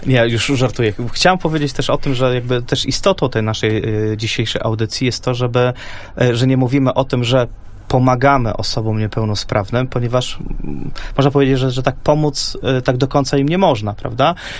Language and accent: Polish; Podlaskie Voivodeship, Poland; to chyba też i w moich stronach na Podlasiu, też w Supraślu.